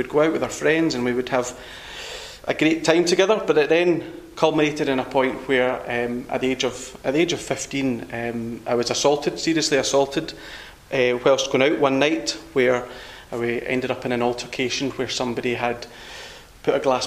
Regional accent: Glasgow, Scotland, United Kingdom; I was born and brought up in Glasgow, in a non-Christian home

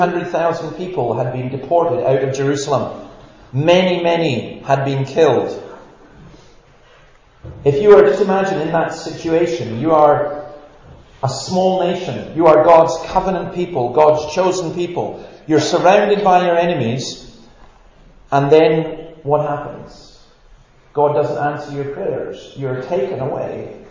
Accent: Scotland, United Kingdom; They say, well, we don't want too much of that emotional stuff, especially if we're Scottish and so on. We don't do that.

